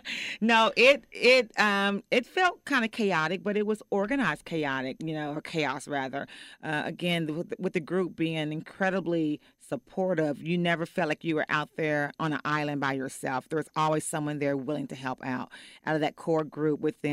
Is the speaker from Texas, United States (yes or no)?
yes; Fort Worth, Texas, United States; So actually, I'm from Fort Worth, if you really want to get technical about it.